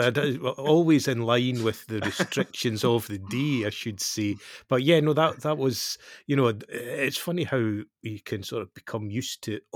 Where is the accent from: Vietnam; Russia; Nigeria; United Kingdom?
United Kingdom; Dumfries, Scotland; I was born and brought up in Dumfries. My mum is pure Scottish, though, so, you know, I've got that side to me as well. My granny was from Langham, the Muckletoon, and my grandpa from Dumfries